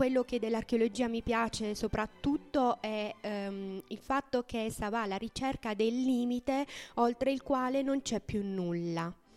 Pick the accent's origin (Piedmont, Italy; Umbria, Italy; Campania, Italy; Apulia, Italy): Apulia, Italy; Putignano; di aver presentato quest'opera nel mio paese di origine, di essere riuscita a portare a termine un lavoro del genere appunto a Putignano.